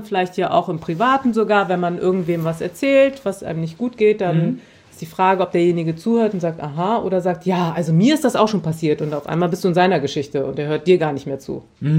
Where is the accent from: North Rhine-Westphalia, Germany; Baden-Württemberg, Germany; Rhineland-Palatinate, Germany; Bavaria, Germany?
North Rhine-Westphalia, Germany; ich komme aus Nordrhein-Westfalen, ich komme aus einer Großstadt.